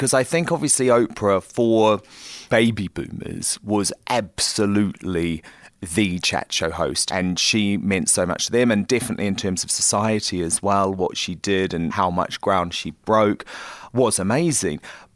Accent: New Zealand; so I'm growing up in New Zealand

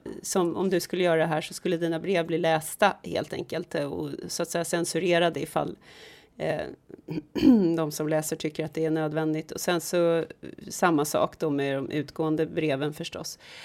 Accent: Stockholm, Stockholm County, Sweden; Och det är ju samma sak med mig som är stockholmare.

